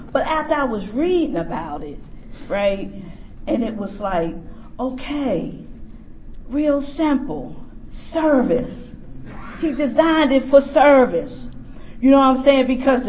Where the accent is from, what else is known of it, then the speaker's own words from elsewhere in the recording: Baltimore, Maryland, United States; I'm from Baltimore, by the way, and I like to thank my family for supporting me.